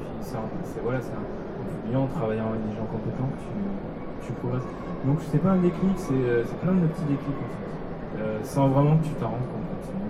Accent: France; je suis Français, j'ai envie d'écrire des trucs

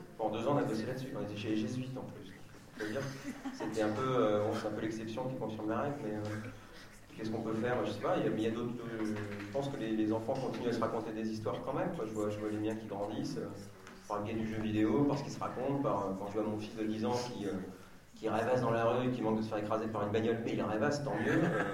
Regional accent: Reims, Grand Est, France; quand j'étais ado, j'étais à Reims, qui est une ville dans le nord-est de la France, on s'ennuyait beaucoup.

